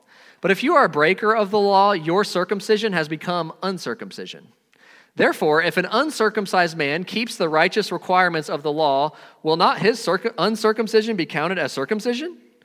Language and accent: English; Indiana, United States; So I came from Indiana.